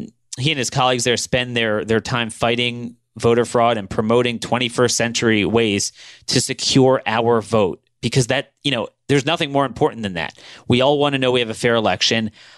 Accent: Maryland, United States; My home state of Baltimore County, a million residents

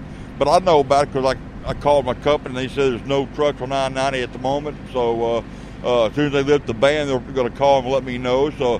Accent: Houston, Texas, United States; Houston, Texas.

